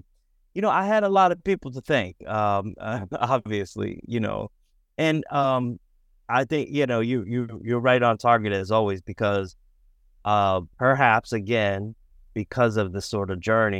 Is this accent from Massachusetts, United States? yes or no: yes; Boston, Massachusetts, United States; I grew up in Boston, biracial in Boston.